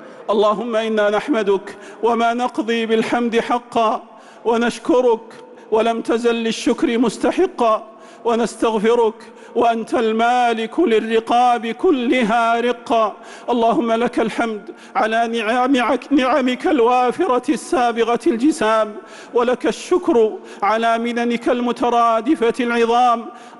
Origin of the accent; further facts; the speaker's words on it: Saudi Arabia; اللهم احفظ بلادنا المملكة العربية السعودية